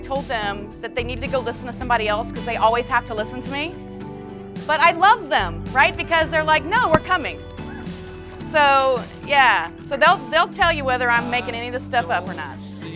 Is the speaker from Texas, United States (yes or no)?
yes; Victoria, Texas, United States; So I grew up in South Texas, a little town called Victoria. Anybody know Victoria?